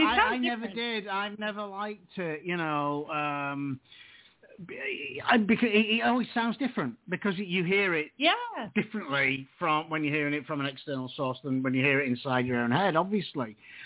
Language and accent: English; Yorkshire and the Humber, United Kingdom; accent: Yorkshire; Yorkshire